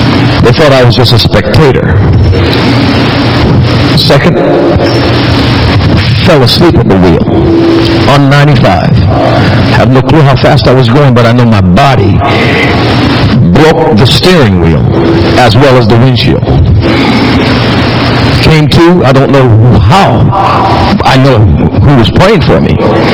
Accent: U.S. Virgin Islands; Growing up in the Virgin Islands, and I have a lot of my Virgin Island friends here today

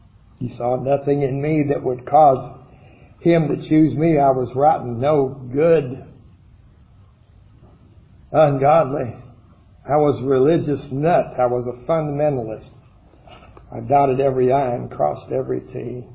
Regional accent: Hinsdale, Illinois, United States; born there; I was born on March 29th, 1957. In Hinsdale Hospital, DuPage County, Hinsdale, Illinois.

